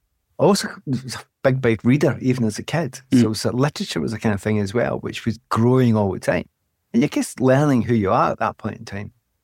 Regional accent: Scotland, United Kingdom; But I'm very much Scottish. I happen to have an Irish passport as well. I'm Irish partially as well, but I'm Scottish.

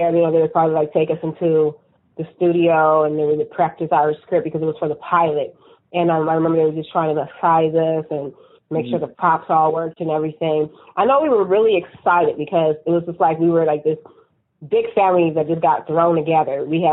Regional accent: California, United States; Everybody had their own process because she wasn't from California. I'm from California.

